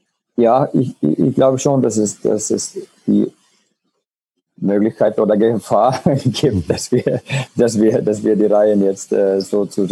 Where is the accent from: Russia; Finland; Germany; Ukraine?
Finland; Und das war oft die Rede auch in Finnland, wo ich noch gespielt habe oder ja, von wo ich herkomme